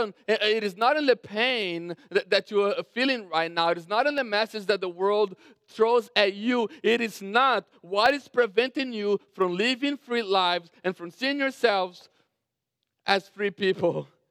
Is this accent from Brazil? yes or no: yes; Brazil; I grew up in Brazil, had an opportunity to play soccer on a high level